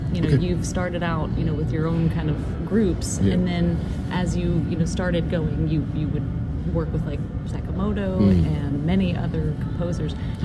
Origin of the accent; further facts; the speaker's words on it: Memphis, Tennessee, United States; I'm from Memphis. Have you ever been to Memphis?